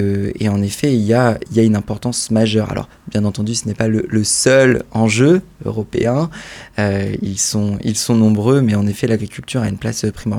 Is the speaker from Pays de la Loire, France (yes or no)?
no; Rennes, Brittany, France; Je viens de Rennes